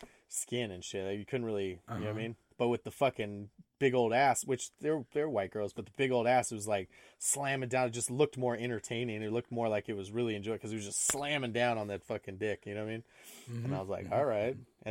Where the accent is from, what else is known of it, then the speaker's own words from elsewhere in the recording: Las Vegas, Nevada, United States; And I remember growing up in Vegas, like everybody was, well, I'm sure it's still this way, but everybody was super fake.